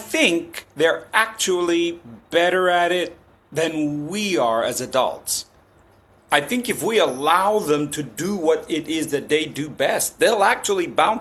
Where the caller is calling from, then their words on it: Bangkok, Thailand; also born or lived in Texas; I'm dialing in from Bangkok, Thailand. Bangkok, Thailand.